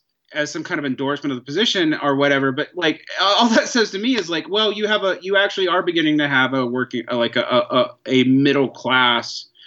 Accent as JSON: {"language": "English", "region": "Georgia", "country": "United States", "tie": "born or raised there", "said": "as a Southerner, I actually, you know, as a Southerner, since everybody announces their identity before everything now, I am deeply suspicious of the South. But I also want to say that I don't think people get that, how recent that was. In Georgia, where I grew up"}